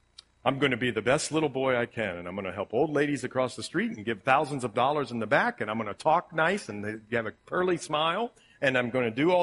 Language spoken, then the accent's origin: English; Ohio, United States; accent: Ohio; Wonder, I have my Ohio accent.